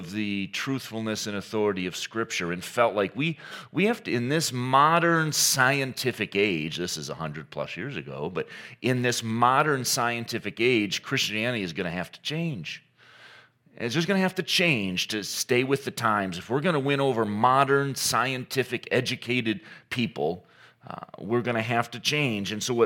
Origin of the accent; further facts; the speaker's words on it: Saginaw, Michigan, United States; My home church, I grew up in Saginaw in the 1930s